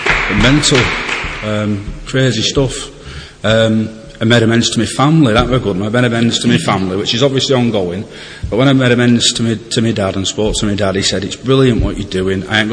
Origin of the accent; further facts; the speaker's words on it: Preston, North West England, United Kingdom; I have an own group in Blackpool, and I'm from Preston, to get that in.